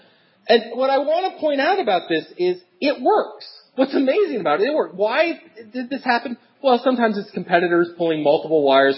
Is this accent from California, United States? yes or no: no; Syracuse, New York, United States; And I'm from Syracuse, and I'm going, it's not snowing, it's a great day, right?